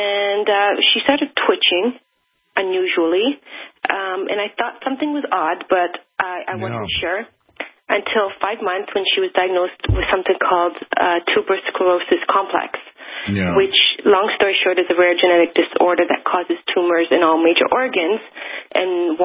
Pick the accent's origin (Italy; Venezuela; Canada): Canada; Well, we're from Canada, so luckily OHIP is paying for it